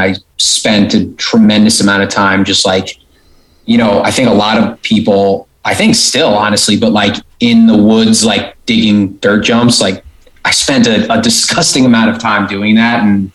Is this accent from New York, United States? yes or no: yes; Smithtown, New York, United States; Yeah, born and raised. I'm from Smithtown, which is kind of like dead center Long Island, North Shore-ish.